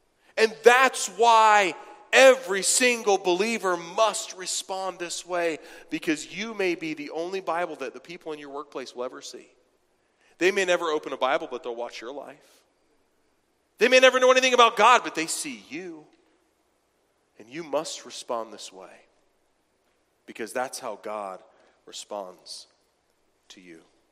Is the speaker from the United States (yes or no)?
no; Ireland; But you don't know me, right? I'm Irish. I'm redheaded. You don't know the background I had.